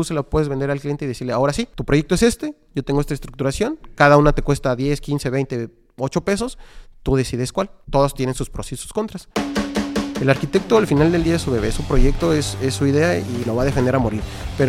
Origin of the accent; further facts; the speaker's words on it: Mexico City, Mexico; now in Monterrey, Mexico; Es correcto, somos de Ciudad de México.